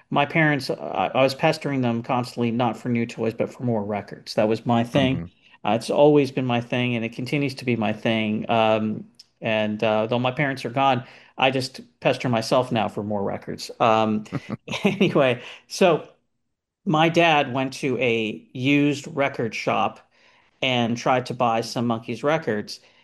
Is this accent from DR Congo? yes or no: no; Los Angeles, California, United States; And what happened was I grew up here in Los Angeles, where I'm speaking from right now.